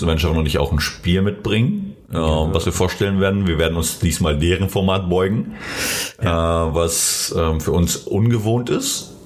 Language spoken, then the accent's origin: German; North Rhine-Westphalia, Germany; okay, aber wir kommen ja auch aus Ostwestfalen